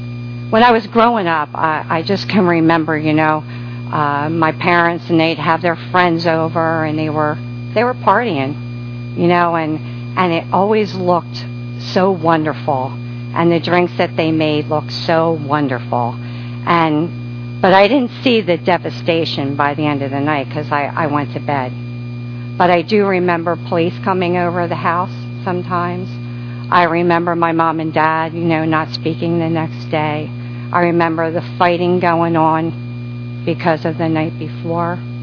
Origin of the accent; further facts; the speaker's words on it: Philadelphia, Pennsylvania, United States; I grew up in Philadelphia area in the suburbs. And I came from an Irish Catholic family.